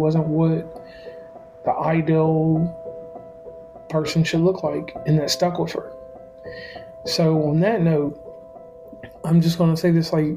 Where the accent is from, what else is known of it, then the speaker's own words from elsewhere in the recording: West Virginia, United States; So on that note … from West Virginia and Commonplace, and this is Michelle with me.